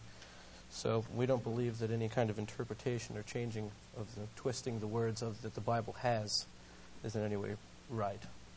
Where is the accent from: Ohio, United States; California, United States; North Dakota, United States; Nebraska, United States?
Ohio, United States; Yes, we are all from Ohio.